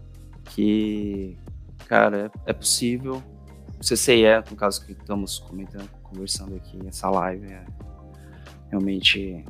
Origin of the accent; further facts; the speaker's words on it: Brazil; moved away; aqui a galera às vezes vê … sempre acha que sou japonês. Começa a falar japonês, cara, e aqui tem muito oriente asiática, eu que sou brasileiro. Cara, mano, tenho uma saudade imensa do Brasil.